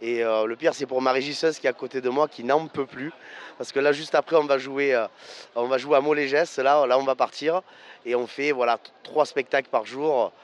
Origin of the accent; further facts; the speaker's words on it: Arles, Provence-Alpes-Côte d'Azur, France; born there; accent: Provençal; je suis né à Arles, je suis un Provençal, et j'ai jamais voulu enlever mon accent, parce que ça fait partie de moi